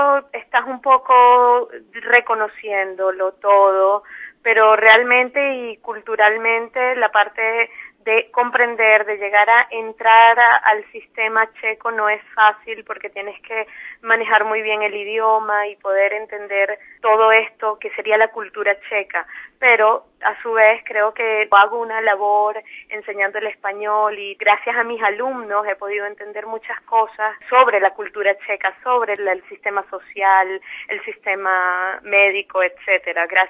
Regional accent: Venezuela; now in Czech Republic; mi padre emigró a Venezuela hace muchos años y toda la vida, pues yo nací en Venezuela, tengo una madre venezolana y viví toda mi vida en Venezuela, y hace unos años pues tuve el interés de volver aquí a República Checa y de aprender el idioma

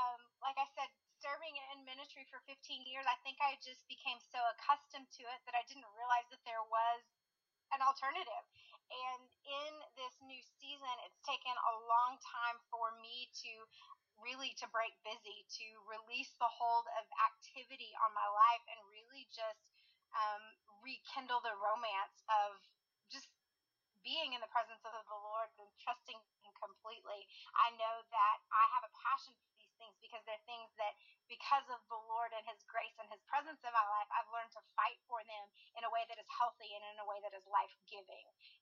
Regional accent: Texas, United States; I'm joining you from Weatherford, Texas, just west of the Fort Worth Metroplex. I've been in the Fort Worth Metroplex my entire life, moved a little west after I got married

